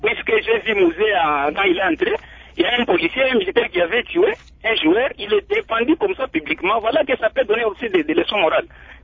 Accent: Kamina, Haut-Lomami, DR Congo; je suis même de Kamina.

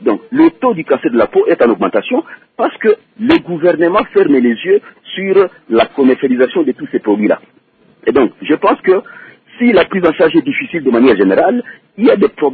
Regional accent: DR Congo; ici chez nous au Congo.

